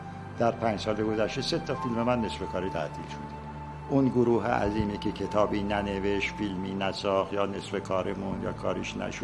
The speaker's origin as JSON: {"language": "Persian", "town": "Abadan", "region": "Khuzestan", "country": "Iran", "tie": "born there", "said": "خوزستان را دوست دارم برای اینکه ولایت من است. و عاشق آبادان هستم برای اینکه زادگاه من است."}